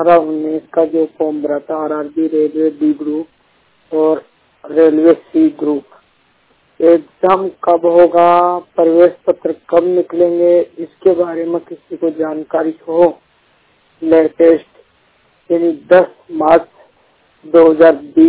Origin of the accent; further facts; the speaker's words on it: Ajmer, Rajasthan, India; मैं राजस्थान अजमेर से हूँ।